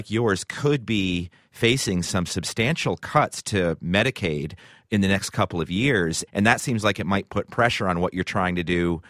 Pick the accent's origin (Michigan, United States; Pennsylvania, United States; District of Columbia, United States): District of Columbia, United States; Washington; Mayor, a lot of cities, including my hometown of Washington, D.C.